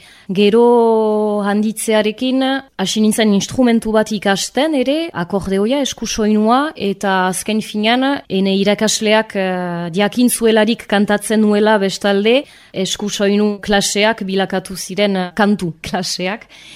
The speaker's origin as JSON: {"language": "Basque", "town": "Arbonne", "region": "Nouvelle-Aquitaine", "country": "France", "also_born_or_lived": "Bayonne", "said": "Arbonakoa naiz jatorriz, Baionan sortua"}